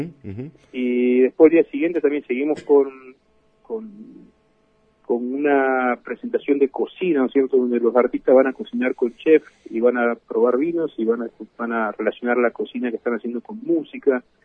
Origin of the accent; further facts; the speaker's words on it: Mendoza, Argentina; soy mendocino, pero soy mendocino a muerte. Entonces, todo lo que sea para defender mi provincia.